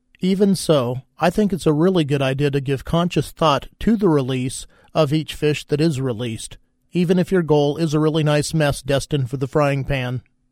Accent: Kansas, United States; As a young boy growing up in Kansas, the idea of releasing a fish, at least any fish over 5 inches or so in length, was a preposterous notion.

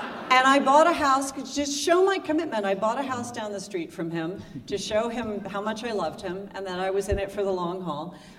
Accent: Tennessee, United States; also born or lived in California; So I was probably seven when my mother and stepfather got married. We moved to Tennessee from California because my mother had divorced my father

